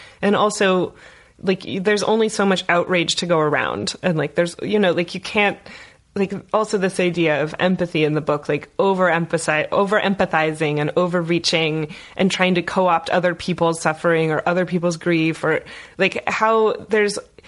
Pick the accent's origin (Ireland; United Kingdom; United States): United States; Bloomington, Indiana; born there; I was born in Bloomington